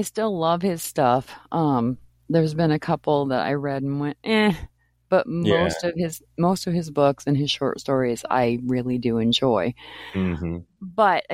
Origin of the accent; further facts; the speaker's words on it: Maine, United States; And I grew up in Maine in the woods, and there was everything magical about that.